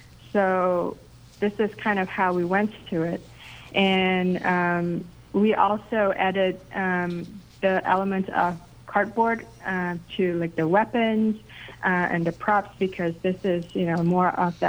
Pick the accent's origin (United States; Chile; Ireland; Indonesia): Indonesia; shadow puppet when I was a child growing up in Singapore, in Indonesia, sorry